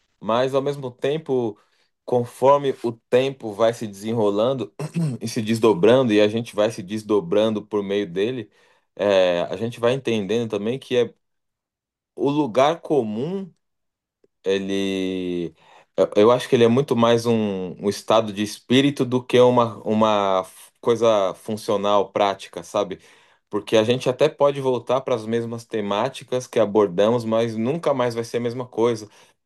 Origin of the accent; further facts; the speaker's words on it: Ijaci, Minas Gerais, Brazil; also born or lived in São Paulo; tem a coisa de eu ter crescido em Minas também. Nasci em São Paulo, mas com 11 anos fui para Minas, para o interior de Minas, uma cidade chamada Ijaci. Fiquei ali até os 18